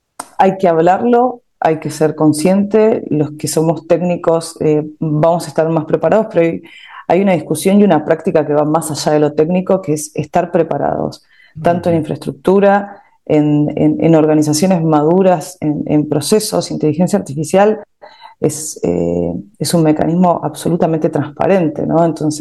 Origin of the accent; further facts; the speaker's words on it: Argentina; nosotros como empresarios argentinos tecnológicos, estamos acostumbrados a trabajar en este contexto